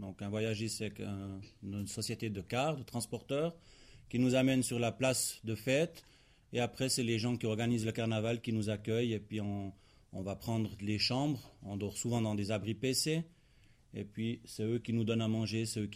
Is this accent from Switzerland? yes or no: yes; Le Mouret, Fribourg, Switzerland; Chez nous, au Mouret, c'est à partir de 16 ans